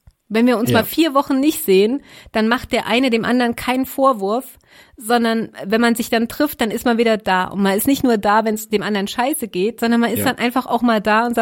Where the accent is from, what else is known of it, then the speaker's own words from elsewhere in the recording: Rhineland-Palatinate, Germany; Da sind Leute aus der Pfalz, aus meiner Heimat